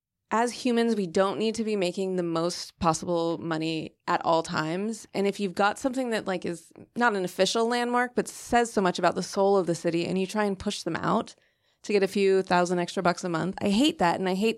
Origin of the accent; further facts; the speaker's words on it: San Francisco, California, United States; born there; You know, I was born in San Francisco